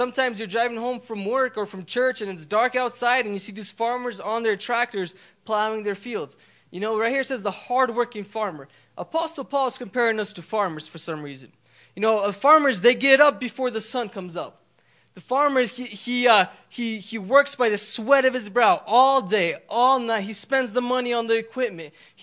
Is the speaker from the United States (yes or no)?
yes; Idaho, United States; You know, when we look at farmers, I'm from Idaho. Anybody ever been to Idaho?